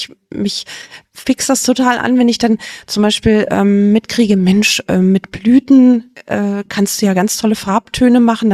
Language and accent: German; Giessen, Hesse, Germany; Also hier, ich bin ja hier auch groß geworden in Gießen.